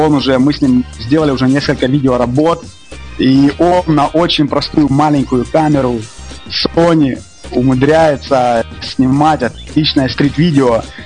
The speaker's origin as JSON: {"language": "Russian", "town": "Zaporizhzhia", "region": "Zaporizhzhia Oblast", "country": "Ukraine", "said": "из Запорожья. То есть это таких четыре ветерана украинского рэпа."}